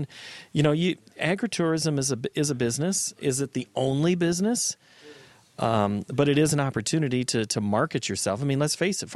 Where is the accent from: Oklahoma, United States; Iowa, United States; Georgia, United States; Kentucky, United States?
Iowa, United States; the farm that I grew up on in Buchanan County, Iowa, was not going to be big enough to support me and my father.